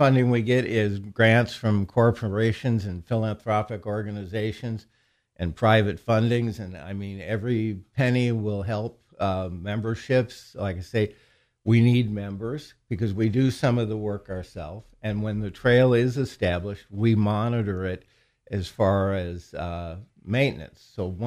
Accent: Rockville, Indiana, United States; But you would start, say, I'm from Rockville, so we'd start at the depot in Rockville, go over the covered bridge, and then down the trail, headed due south, through Catlin, through Jessup, go through the middle of Rosedale.

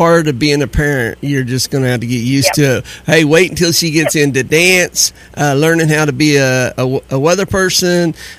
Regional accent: Oklahoma, United States; I'm from Oklahoma.

